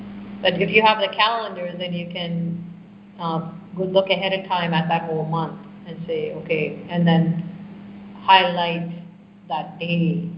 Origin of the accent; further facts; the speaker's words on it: Canada; especially when I'm traveling here in India, where are you from? And I'll say Canada.